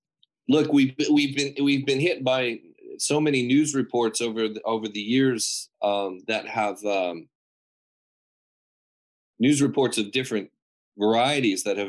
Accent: San Marino, California, United States; We grew up together in San Marino, California.

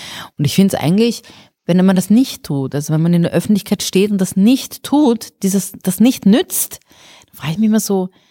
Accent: Iran; okay, ich bin auch Iranerin

